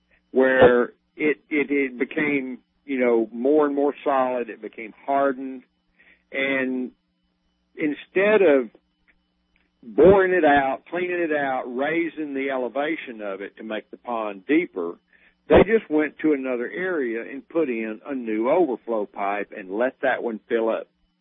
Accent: Alabama, United States; I'm from Alabama and I gotta hang my head in shame and just say we were not ready.

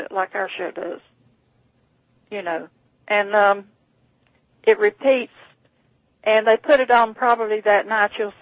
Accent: Florida, United States; And, of course, she was raised in Georgia and I was raised in Florida.

